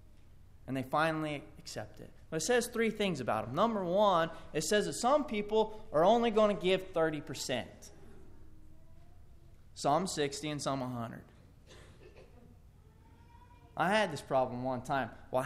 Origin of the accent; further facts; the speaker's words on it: Oklahoma, United States; I'm also from Oklahoma. I know a little something about thorns.